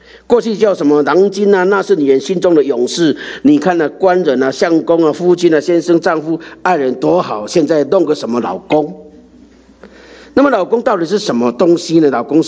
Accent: Taiwan; 我记得小时候在乡下长大，这个是我印象最深刻的。那时候讲台语，我小时候在台湾的乡

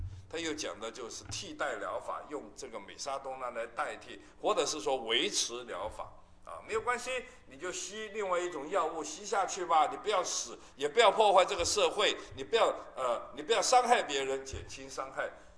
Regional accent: Hong Kong; 从小我在香港长大，十二三岁了就出来鬼混

